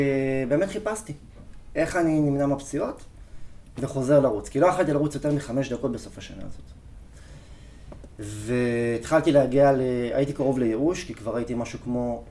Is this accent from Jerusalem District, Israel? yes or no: yes; Jerusalem, Jerusalem District, Israel; אני גדלתי בירושלים, למדתי בתיכון ארטמן